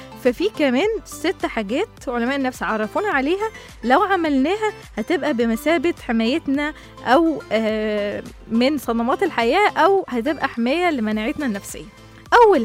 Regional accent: Egypt; واحنا كشعب مصري معروفين ان الشعب المصري يعني معروف بخفة دمه

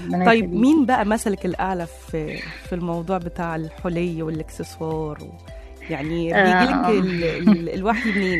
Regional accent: Egypt; بس انا اكتشفت احنا كمصريين يمكن 80% مننا الفضه.

